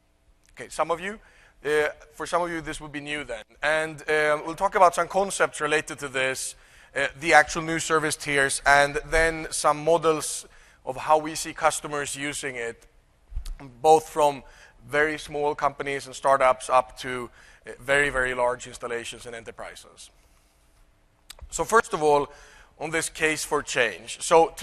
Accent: Sweden; English is a second language; And I'm from Sweden, so irony is the only kind of humor we have.

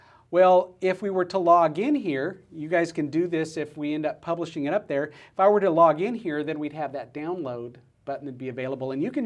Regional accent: the South, United States; because I'm from the South

